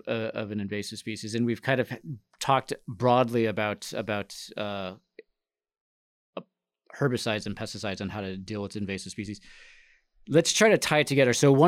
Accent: California, United States; I'm from California. There's like 1,200 invasive species in California.

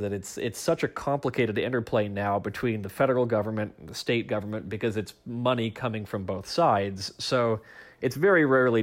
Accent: Oregon, United States; I'm thinking about my home state, Oregon.

